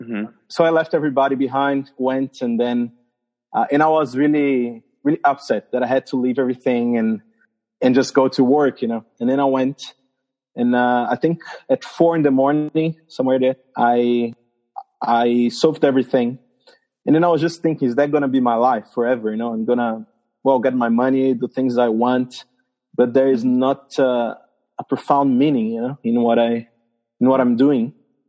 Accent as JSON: {"language": "English", "town": "Mauá", "region": "São Paulo", "country": "Brazil", "said": "I'm from Brazil. I'm from this place called São Paulo. It's actually a small, well, it's not small for Europe, but it's in Brazil. It's a small town called Mauá, of 500,000 people."}